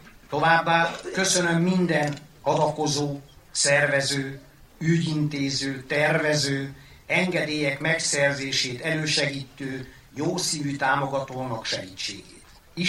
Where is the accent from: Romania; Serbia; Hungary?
Romania; Bözödújfalu, Mureș County; szeretett szülőfalunk, Bözödújfalu